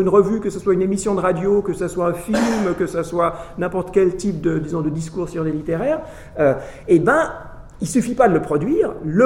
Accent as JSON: {"language": "French", "country": "Switzerland", "said": "ah c'est les Suisses, moi je suis Suisse donc j'ai 95"}